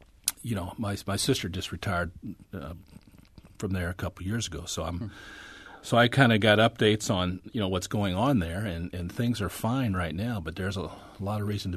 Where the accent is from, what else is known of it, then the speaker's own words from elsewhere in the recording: St. Charles, Missouri, United States; when I was growing up in St. Charles, almost all my friends, their dads worked at Mack